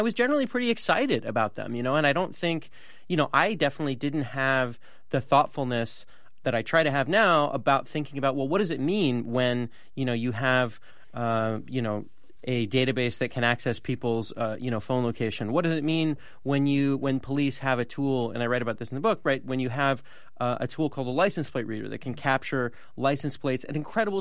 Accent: Santa Monica, California, United States; my hometown of Santa Monica, California

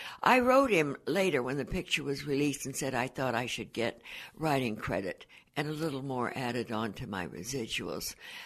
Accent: Santa Monica, California, United States; born there; Well, I was born in Santa Monica in 1910. My mother was born in Selma, California, which is in the great San Joaquin Valley.

